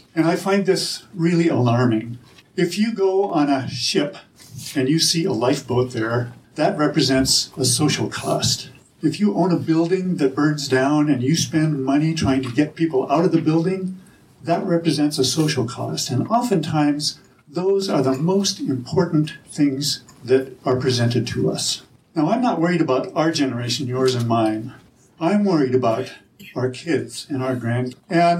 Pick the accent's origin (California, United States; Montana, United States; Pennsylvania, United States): Montana, United States; Helena; I'm an artist from Helena and a solar energy producer.